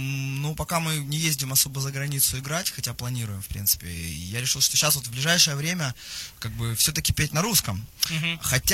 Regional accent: Kharkiv, Kharkiv Oblast, Ukraine; Я из Харькова, у нас никто по-украински не говорит, к сожалению.

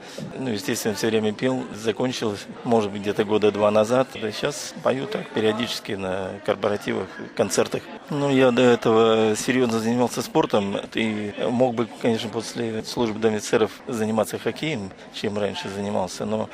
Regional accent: Severodvinsk, Arkhangelsk Oblast, Russia; я из Северодвинска.

